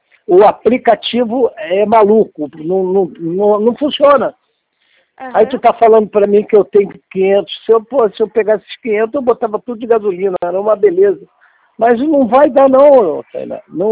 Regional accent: Rio de Janeiro, Brazil; Sou do Rio de Janeiro, sou do Rio de Janeiro.

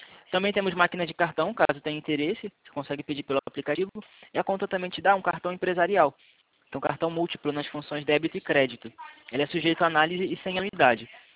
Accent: Rio de Janeiro, Brazil; Eu sou do Rio.

